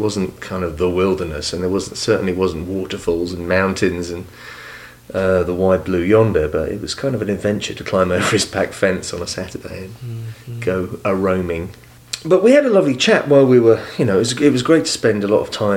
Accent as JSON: {"language": "English", "town": "Bedford", "region": "East of England", "country": "United Kingdom", "tie": "born or raised there", "said": "where I grew up in Bedford was right on the edge of town"}